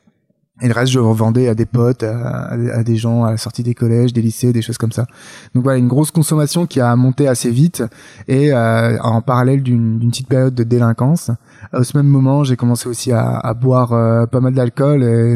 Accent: New Caledonia; moi j'ai grandi en Nouvelle-Calédonie

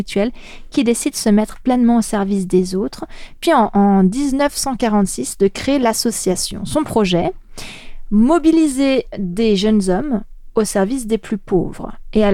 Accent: France; Par exemple, en France, moi je viens de France

